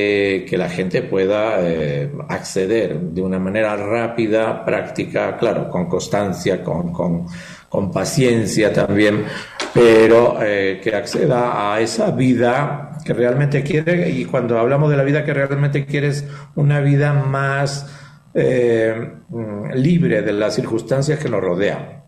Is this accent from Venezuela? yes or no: no; Spain; moved away; Yo soy español, he vivido muchos años en diferentes países de Latinoamérica, entonces soy un mix de Latinoamérica y España